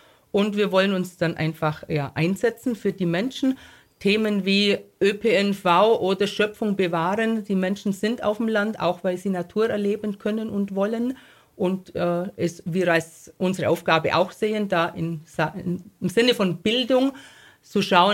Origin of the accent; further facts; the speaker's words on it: Bavaria, Germany; Ich komme aus einem kleinen Dorf im Unterallgäu und bin schon als Jugendliche bei der katholischen Landjugendbewegung unterwegs gewesen.